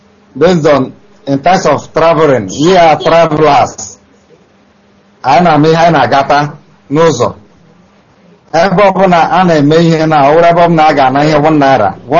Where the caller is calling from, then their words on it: Dakar, Senegal; I'm calling from Dakar, Senegal.